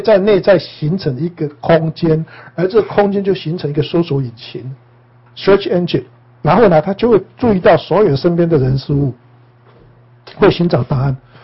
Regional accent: Taiwan; 就是说我们台湾人叫做“几没短几寸”啊

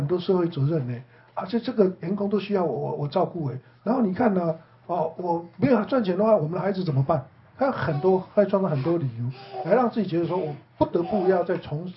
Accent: Taiwan

